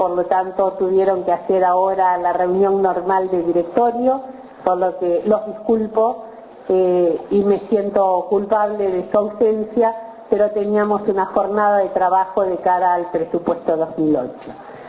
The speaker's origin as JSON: {"language": "Spanish", "country": "Uruguay"}